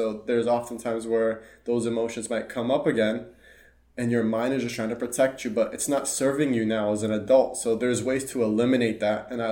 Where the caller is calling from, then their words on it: Austin, Texas, United States; Yeah, I'm tuning in from Austin, Texas.